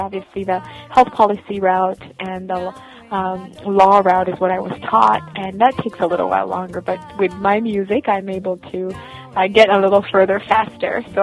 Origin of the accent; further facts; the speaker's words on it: Uganda; first language Luganda; English is a second language; I'm from Uganda, and I am a Muganda. That is my tribe, and I speak Luganda.